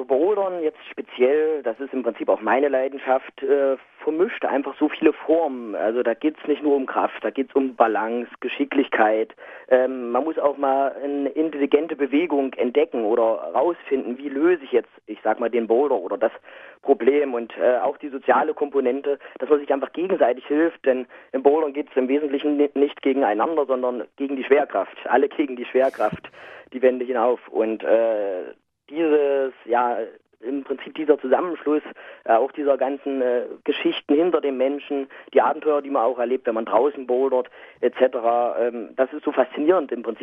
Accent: Jena, Thuringia, Germany; Ich komme aus Jena, genau.

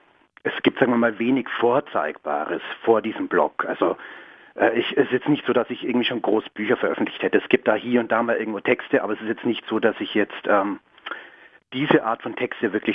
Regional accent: Allgäu, Germany; now in Stuttgart, Germany; ich bin eigentlich ganz und gar kein Stuttgarter. Also ich komme aus dem Allgäu und lebe seit wenigen Jahren.

